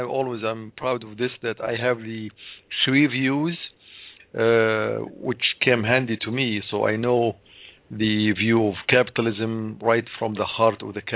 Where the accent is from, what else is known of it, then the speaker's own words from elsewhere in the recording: Jordan; I grew up in Jordan